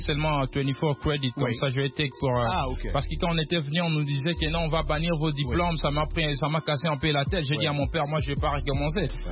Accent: Kinshasa, DR Congo; moved away as an adult; now in United States; Je suis originaire du Congo, Kinshasa.

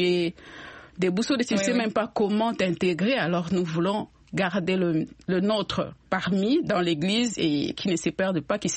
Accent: DR Congo; now in Washington, United States; mais en tant que Congolais

